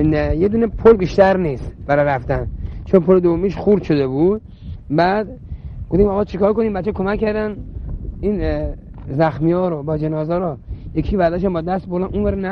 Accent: Iran; گفتم من ایرانی هستم، فلان هستم، پاسدار هستم،

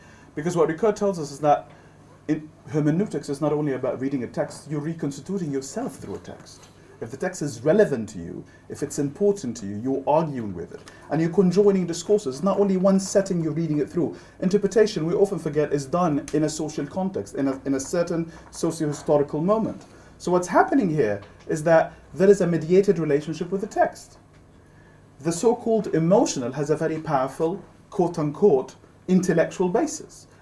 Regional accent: Cairo, Cairo Governorate, Egypt; I come from Cairo, where it's believed the head of Hussein is buried.

